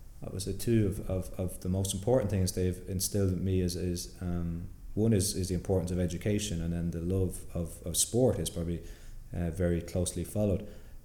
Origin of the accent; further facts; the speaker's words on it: Drogheda, Leinster, Ireland; I'm from Drogheda